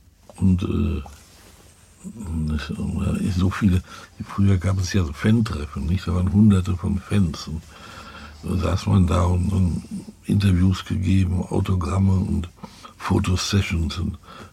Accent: Dortmund, North Rhine-Westphalia, Germany; ich komme aus dem Ruhrgebiet, ein richtiger Ruhrpott aus Dortmund, BVB

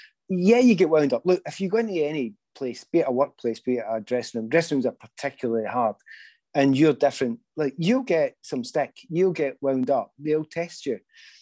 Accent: Glasgow, Scotland, United Kingdom; I come from the East End of Glasgow, you know, and you've got a tough upbringing there

